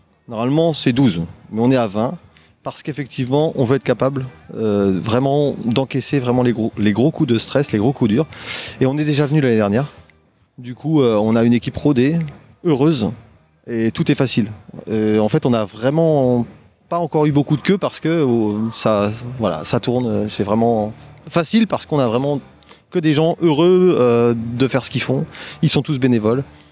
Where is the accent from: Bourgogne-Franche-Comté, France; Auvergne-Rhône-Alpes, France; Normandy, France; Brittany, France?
Brittany, France; Janzé; j'ai 46 ans et je viens de Janzé.